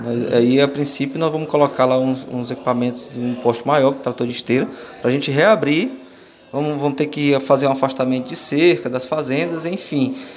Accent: Maranhão, Brazil; eu sou do Maranhão e lá a gente sabe que é inverno.

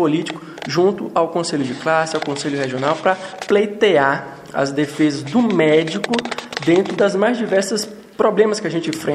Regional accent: Campo Formoso, Bahia, Brazil; Sou natural aqui de Campo Formoso e isso, de certo modo, é uma representatividade de como a nossa chapa pretende atuar próximo ao interior do Estado.

